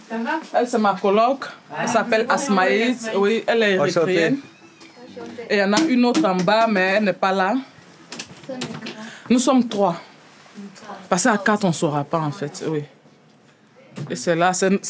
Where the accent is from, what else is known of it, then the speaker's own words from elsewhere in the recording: Côte d’Ivoire; now in Belgium; Je suis de Côte d'Ivoire. Je suis en Belgique depuis un an.